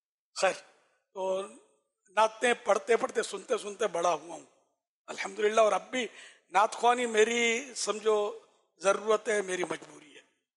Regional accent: Karachi, Sindh, Pakistan; میرا شہر, کراچی جس میں پیدا ہوا ہوں

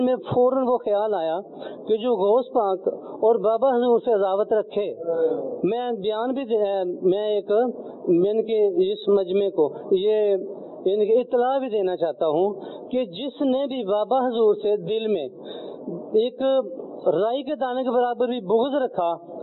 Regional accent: Lahore, Punjab, Pakistan; میں لاہور سے آیا ہوں میں چشتی سلسلے میں بیٹھا

